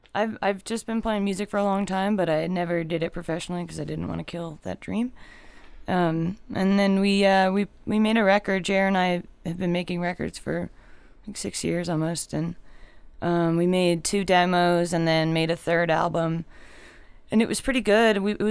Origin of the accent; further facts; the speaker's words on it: New York, United States; I'm originally from Eastern Long Island, but not the nice part. Like a not nice part of Long Island. That's where I'm from.